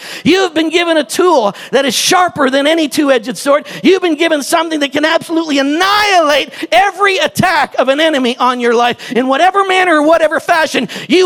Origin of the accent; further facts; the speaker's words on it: Kerala, India; I'm an Indian in Kerala, the southernmost province in India